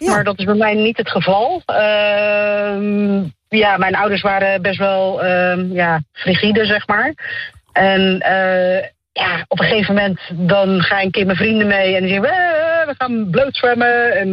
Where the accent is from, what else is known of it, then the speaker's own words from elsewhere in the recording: Galder, North Brabant, Netherlands; Galder, dat ligt bij Breda.